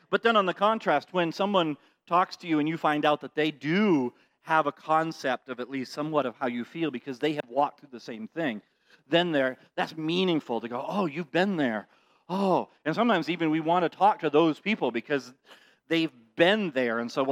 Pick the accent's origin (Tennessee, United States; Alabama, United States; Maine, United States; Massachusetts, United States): Maine, United States; I grew up in Little Baptist Church in Southern Maine, and have been taught the truth my whole life.